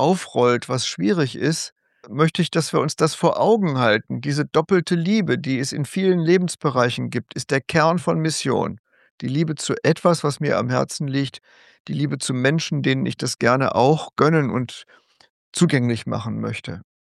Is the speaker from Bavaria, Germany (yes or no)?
no; North Rhine-Westphalia, Germany; Ich bin Westfale